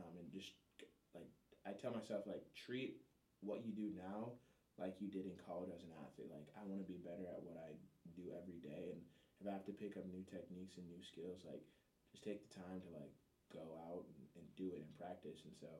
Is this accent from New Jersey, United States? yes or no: no; Elk Grove, California, United States; I grew up in Elk Grove. It was very, I mean, at the time, whitewashed